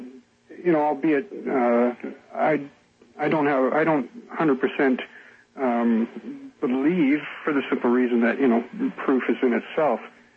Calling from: Canada; I'm calling from Canada.

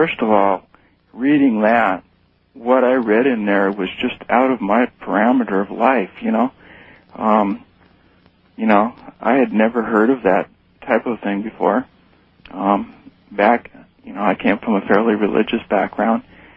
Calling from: Midwest, United States; I'm calling from the Midwest, and I'd like to remain anonymous if I could.

